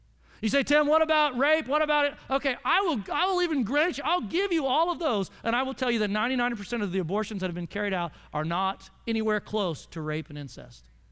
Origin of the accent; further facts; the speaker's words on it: Oklahoma, United States; now in Frisco, United States; Now, it takes a lot because I'm from Oklahoma, okay? I love Texas.